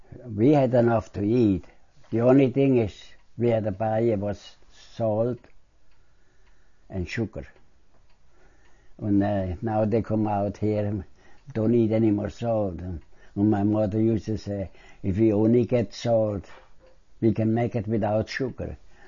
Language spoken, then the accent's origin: English; Germany; English is a second language; I come only 4 miles from the Rhine.